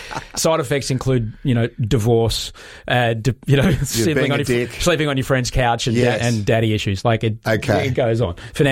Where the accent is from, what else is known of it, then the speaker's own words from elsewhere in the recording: Queensland, Australia; I grew up in Queensland